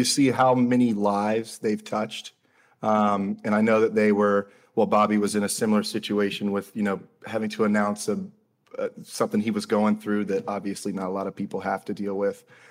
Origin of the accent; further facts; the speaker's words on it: Jacksonville, Florida, United States; and raised here in Jacksonville, Florida.